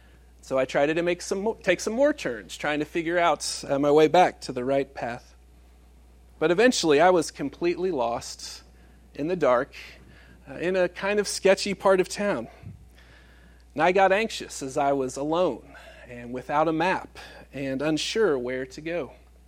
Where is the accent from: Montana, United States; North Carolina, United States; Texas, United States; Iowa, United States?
Texas, United States; Dallas; I grew up in Dallas